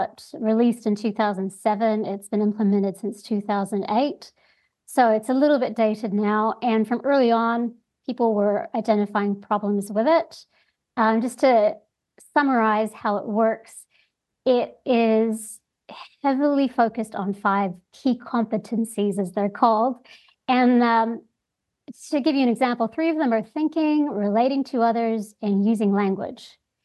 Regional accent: New Zealand; born there; I was born in New Zealand and, of course, ended up back here because it doesn't compare to here.

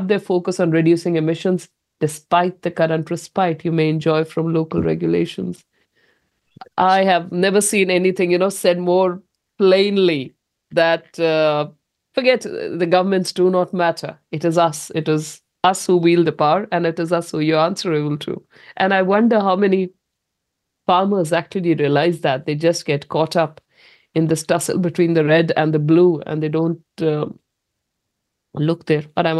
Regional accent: New Zealand; So these are big companies holding us hostage, because we are not as Kiwi farmers.

